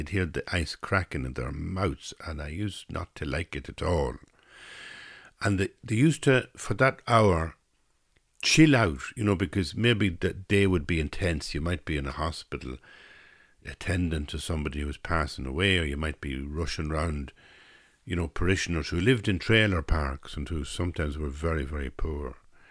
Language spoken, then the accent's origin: English; Ireland; as an Irish person, I hadn't understood how to be that positive.